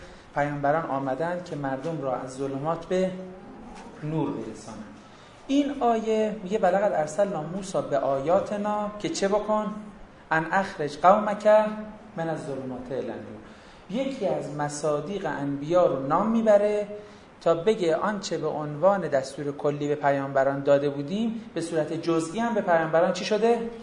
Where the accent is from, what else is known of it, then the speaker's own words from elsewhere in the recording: Iran; گفتم اون عراقه، کیو ما ایرانیم